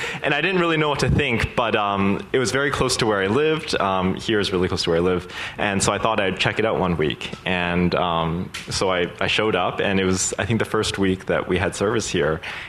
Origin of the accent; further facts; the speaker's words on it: Canada; now in Mountain View, United States; I am Canadian. Don't tell anyone.